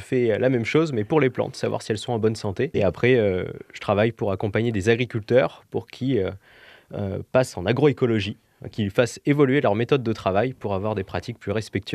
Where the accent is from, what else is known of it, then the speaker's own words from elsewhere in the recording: Aix-en-Provence, Provence-Alpes-Côte d'Azur, France; je viens d'Aix-en-Provence, je suis provençal